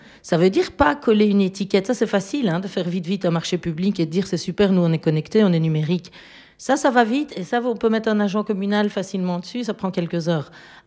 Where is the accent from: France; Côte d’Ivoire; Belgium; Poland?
Belgium; Liège, Wallonia; et je suis liégeoise.